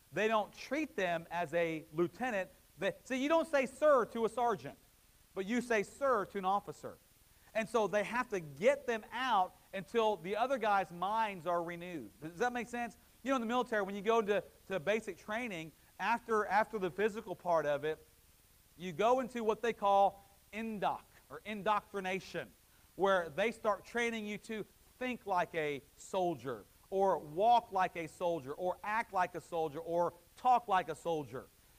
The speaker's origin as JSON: {"language": "English", "town": "Silver Spring", "region": "Maryland", "country": "United States", "tie": "born there", "said": "I was born in Silver Springs, Maryland. So I was born a Yankee, but then I got converted, and now I'm a Southerner, right?"}